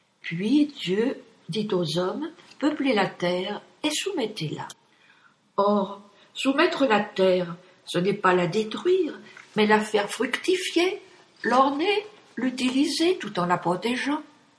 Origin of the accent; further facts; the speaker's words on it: France; born there; je suis née en France, la fille aînée de l'Église.